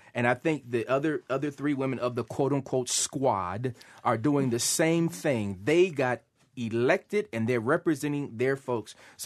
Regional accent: California, United States; When I used to get the trope growing up in California, and you know, I'm not that old

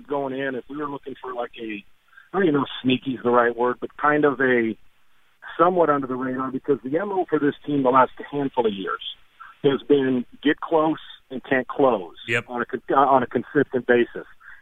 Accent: San Diego, California, United States; I'm a San Diego guy. That's my hometown.

